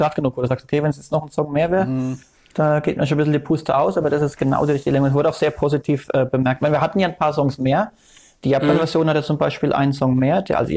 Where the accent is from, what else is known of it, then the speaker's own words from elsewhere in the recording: France; German is a second language; now in Germany; ich habe halt mein Fulda gearbeitet, aber ich bin eigentlich aus Frankreich.